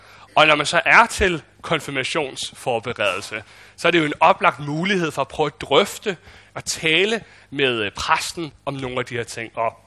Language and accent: Danish; Copenhagen, Capital Region of Denmark, Denmark; Jeg er født i København, og vokset op inde i København. Min fars side af familien, de kommer ned fra Lolland af, og det er så også en årsagen til, at vi er flyttet derned senere hen.